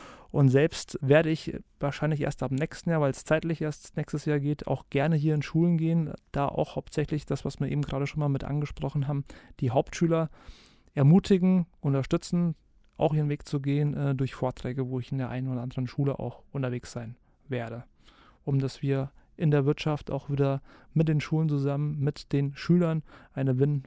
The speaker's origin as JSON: {"language": "German", "region": "Hesse", "country": "Germany", "tie": "born there", "said": "weil ich komme ja gebürtig aus dem Vogelsberg."}